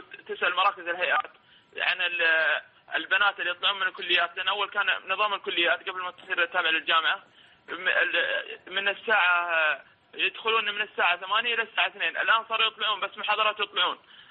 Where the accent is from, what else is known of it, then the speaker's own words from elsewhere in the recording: Jeddah, Makkah Province, Saudi Arabia; الأسواق عندنا في جدة والمصانع مليانة كلها أجانب